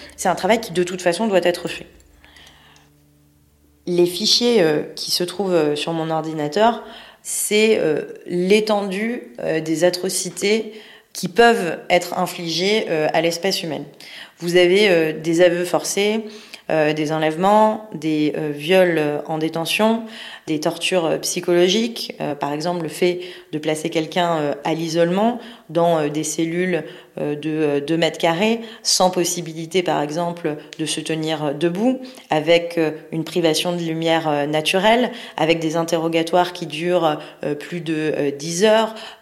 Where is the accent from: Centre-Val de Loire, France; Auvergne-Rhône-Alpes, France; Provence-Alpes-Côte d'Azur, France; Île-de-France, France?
Île-de-France, France; Paris; born there; Je suis née à Paris et je suis d'origine iranienne.